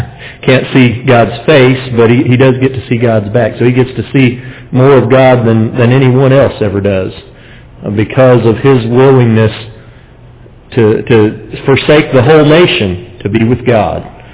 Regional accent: Butler, Alabama, United States; I'm from Butler, Alabama.

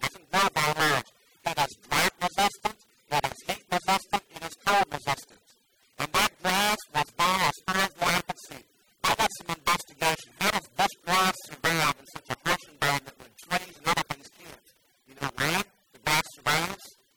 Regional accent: Texas, United States; Remember, I grew up in River, Texas, up in the Panhandle.

